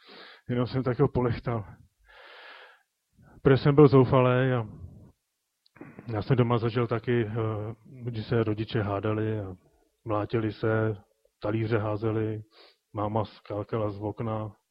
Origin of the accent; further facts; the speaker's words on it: Teplice, Ústí nad Labem Region, Czechia; já pocházím z Teplic ze severu, jak je Teplice, Dubí a tady to území.